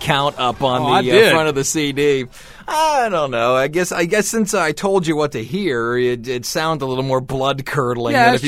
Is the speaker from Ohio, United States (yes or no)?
yes; Cleveland, Ohio, United States; Welcome to my hometown for the entire hour, Cleveland, Ohio.